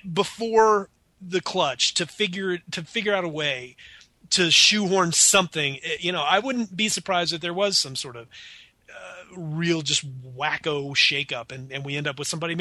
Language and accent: English; Mississippi, United States; I'm from there, you know, I'm from Mississippi.